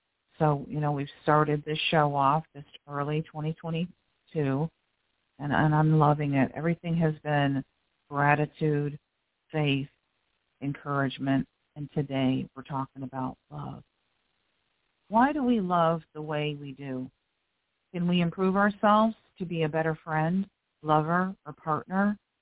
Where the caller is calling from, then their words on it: Florida, United States; I'm your host. I'm calling in from South Florida.